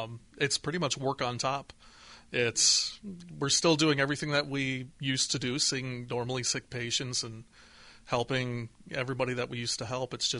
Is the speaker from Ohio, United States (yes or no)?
no; Galesburg, Illinois, United States; I'm born and raised in Galesburg, Illinois. Went to school at Illinois State University.